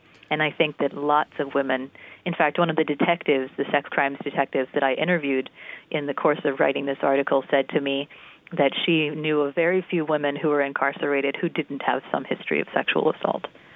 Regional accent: Texas, United States; I certainly miss my hometown, and I miss Texas more than anything.

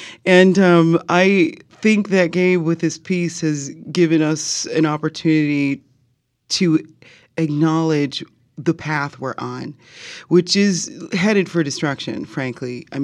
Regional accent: Canada; I mean, I'm Canadian, so I have a different system under which I live

